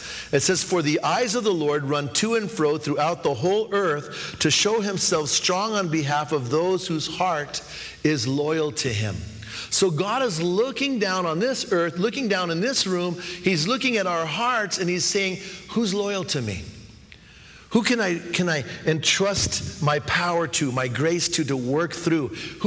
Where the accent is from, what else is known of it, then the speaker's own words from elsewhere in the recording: New Mexico, United States; And I grew up, it's just north of Albuquerque. It's there in New Mexico. And when I was growing up, there was about 3,000 people there.